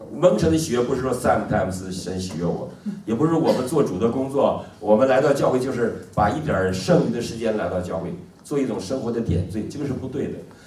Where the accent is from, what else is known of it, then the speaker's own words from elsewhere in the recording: China; 我们知道儒释道在中国几千年来不能使我们中国人活出一个自尊来